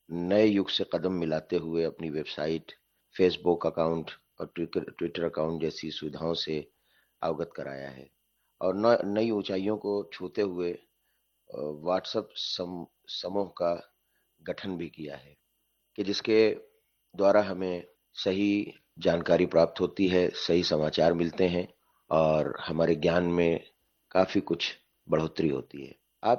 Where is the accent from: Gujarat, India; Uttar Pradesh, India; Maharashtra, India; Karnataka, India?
Maharashtra, India; Mumbai; और मैं भारत के महाराष्ट्र स्टेट के मुंबई नगर का रहने वाला हूं।